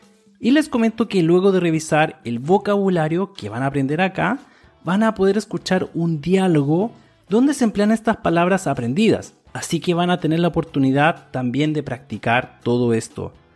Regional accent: Chile; soy de Chile, Sudamérica

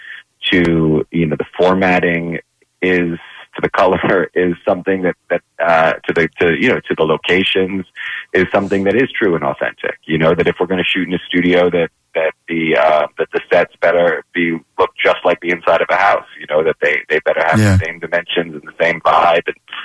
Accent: Philadelphia, Pennsylvania, United States; But you know, I grew up in Philadelphia, so I guess I just got the Philly gene.

